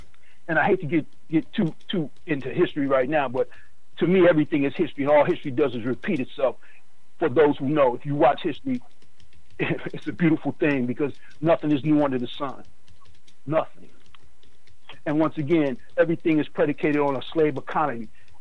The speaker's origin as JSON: {"language": "English", "town": "Brooklyn", "region": "New York", "country": "United States", "tie": "born or raised there", "said": "I was raised in Brooklyn, East New York."}